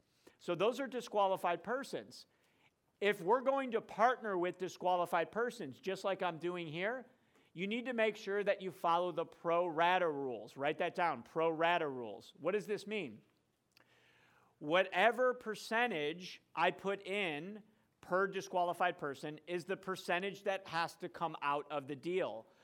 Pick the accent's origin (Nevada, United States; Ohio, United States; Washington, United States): Ohio, United States; Cleveland; So I'm from the Cleveland area.